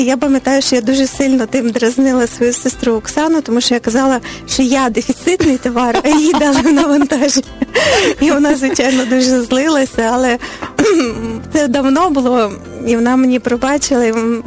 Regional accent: Galicia, Ukraine; now in Kyiv, Ukraine; Родом з Галичини. В цьому році вже 20 років у Києві.

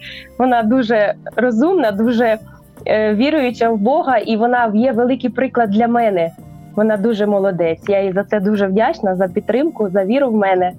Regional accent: Omelianivka, Zhytomyr Oblast, Ukraine; в Омелянівці, звідки я родом, Житомирська область, Коростенський район, село Омелянівка.

